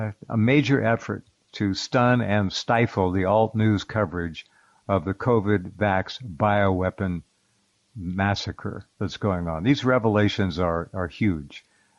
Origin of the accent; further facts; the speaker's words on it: Santa Barbara, California, United States; because we're both from Santa Barbara, and I claim territorial rights.